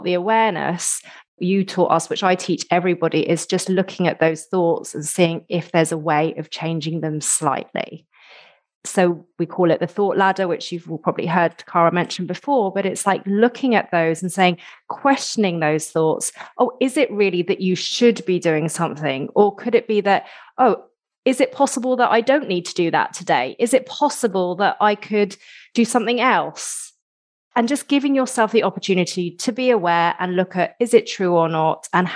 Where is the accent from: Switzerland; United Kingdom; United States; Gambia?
United Kingdom; And as a British thing as well, we're often keeping a stiff upper lip.